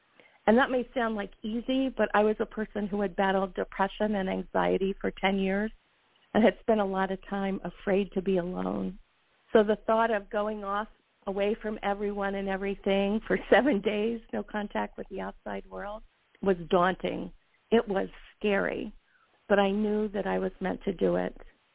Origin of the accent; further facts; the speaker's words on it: North Carolina, United States; When I was 14 years old, growing up in North Carolina, somehow, and I don't exactly know how, I came to believe that life was all about love.